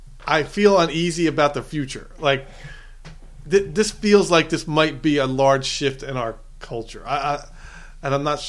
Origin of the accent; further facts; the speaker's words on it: New Jersey, United States; well, let me tell you, I'm from Jersey where you weren't even allowed to have sparklers